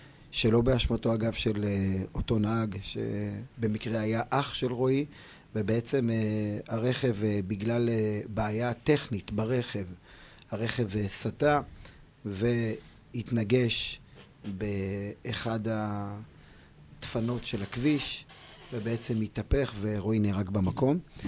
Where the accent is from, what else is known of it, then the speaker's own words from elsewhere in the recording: Ra'anana, Central District, Israel; אני גר ברעננה, נולדתי ברעננה. אמנם תקופה מאוד מאוד קצרה גרנו בכפר סבא, עם ילידת כפר סבא, ואבא מרעננה, משפחה מאוד מאוד ידועה ומוכרת ברעננה, גם שורשית